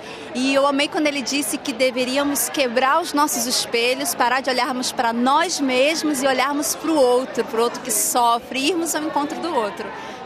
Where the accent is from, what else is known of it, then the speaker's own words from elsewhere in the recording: Niterói, Rio de Janeiro, Brazil; sou de Niterói, sou missionária em Niterói, estou há 17 anos na comunidade